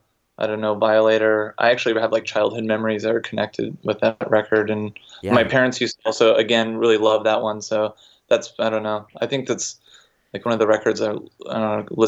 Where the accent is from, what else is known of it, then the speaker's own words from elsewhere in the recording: Los Angeles, California, United States; I grew up in Los Angeles.